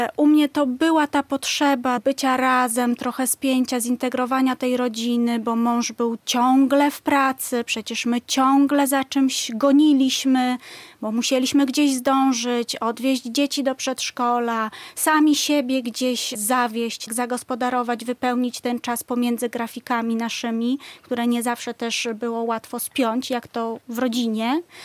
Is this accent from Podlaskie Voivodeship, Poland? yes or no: yes; Białystok, Podlaskie Voivodeship, Poland; now in Bielsk Podlaski, Poland; Ja jestem z Białegostoku, pochodzę z Białegostoku, ale mąż jest już z Bielska Podlaskiego. Nasze dzieci też się urodziły w Bielsku Podlaskim. Mieszkaliśmy i w Białymstoku, i pod Białymstokiem. Mieszkamy teraz w Bielsku